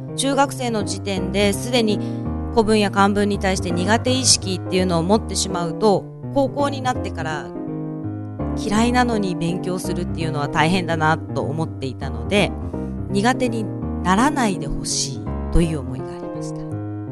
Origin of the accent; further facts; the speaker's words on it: Sasebo, Nagasaki, Japan; moved away as an adult; 私も佐世保で生まれ育っておりますので、若かりし頃っていうのは都会への憧れを持っていました。いわゆる田舎者の象徴ですね。